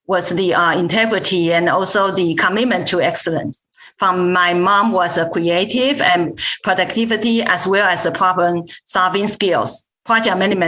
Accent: Taiwan; I came from Taiwan. I have a younger brother.

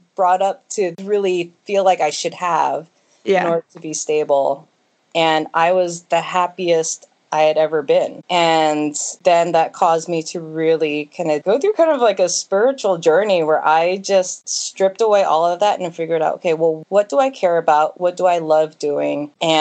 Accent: California, United States; So I grew up in the Bay Area, California.

